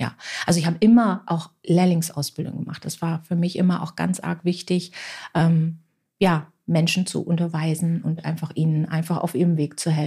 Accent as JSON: {"language": "German", "region": "Northern Germany", "country": "Germany", "said": "Ich komme aus dem Norden."}